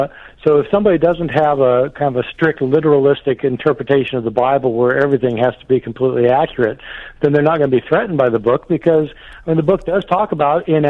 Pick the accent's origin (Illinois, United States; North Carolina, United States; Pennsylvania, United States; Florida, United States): North Carolina, United States; I'm from North Carolina.